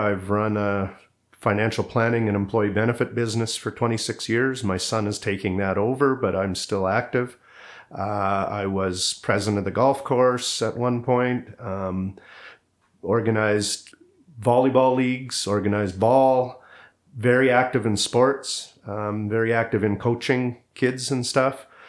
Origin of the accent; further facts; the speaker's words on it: Campbell River, British Columbia, Canada; now in Salmon Arm, Canada; I was born and raised in Campbell River on Vancouver Island, and was there until about 1986 on and off while going to university. And the move to Salmon Arm 26 years ago, 1996, to raise my stepsons.